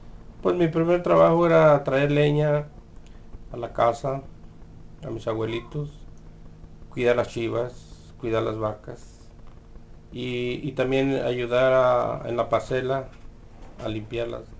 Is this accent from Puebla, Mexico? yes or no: no; Pénjamo, Guanajuato, Mexico; born there; Nací en Guanajuato, en el estado de Guanajuato.